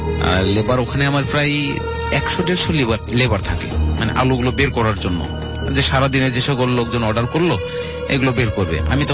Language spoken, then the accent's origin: Bangla; Paba, Rajshahi Division, Bangladesh; আমি রাজশাহীর পাবা থানা থেকে আসছিলাম।